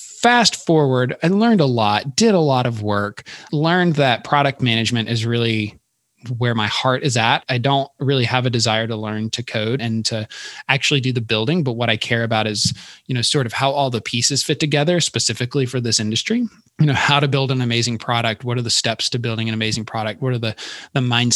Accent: Alabama, United States; So I'm from Alabama, which is kind of a wild place to be in the technology industry

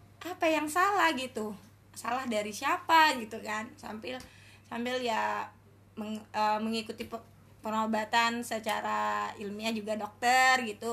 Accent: Makassar, South Sulawesi, Indonesia; now in Maros, Indonesia; setelah saya merantau dari Makassar, Alhamdulillah diberi kesempatan untuk sempat tinggal di kota besar di Sulawesi Selatan. Saya tinggalnya di Maros itu tempo hari.

